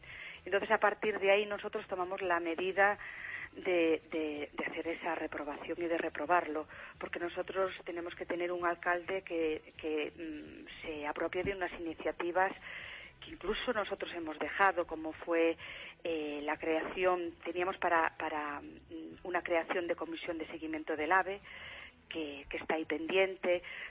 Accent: Ribeira, Galicia, Spain; estuve fuera de Ourense en Santosía de Ribeira, en lo que es también mi ciudad natal

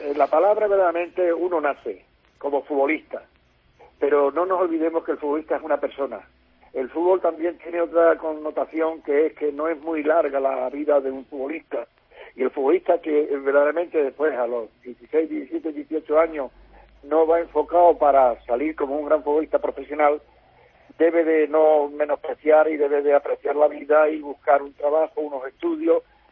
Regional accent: Cáceres, Extremadura, Spain; en mi tierra, yo soy cacereño, entonces pues quiero que se presente en Cáceres

